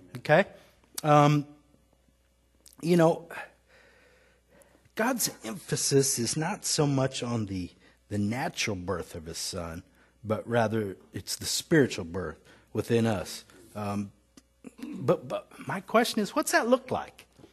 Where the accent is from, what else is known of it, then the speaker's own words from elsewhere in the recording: Kansas, United States; I was raised in Kansas, and we didn't use big words like restitution there